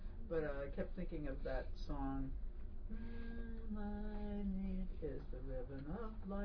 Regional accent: Galveston, Texas, United States; I'm from Galveston.

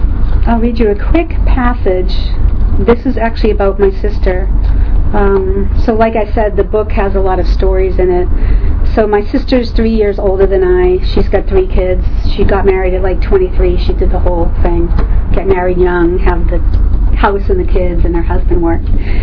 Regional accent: East Coast, United States; now in California, United States; I grew up on the East Coast, Irish, Italian, Catholic. We're like supposed to all be together, and you know, I have a big family.

